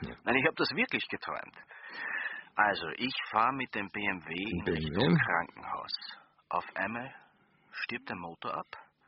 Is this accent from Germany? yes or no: no; Vienna, Austria; Ich bin aus Wien, bin Student im 5. Semester Medizin.